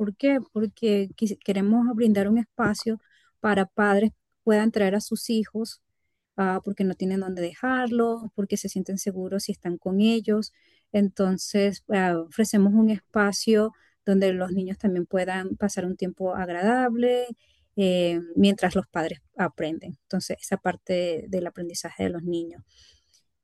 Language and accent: Spanish; Venezuela; moved away; cuando yo llegué, yo vengo de Venezuela